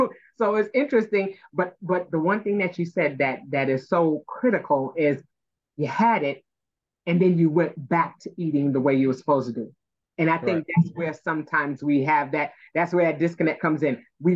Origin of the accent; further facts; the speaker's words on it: New York, United States; even though I grew up in New York, both my grandmothers are from Georgia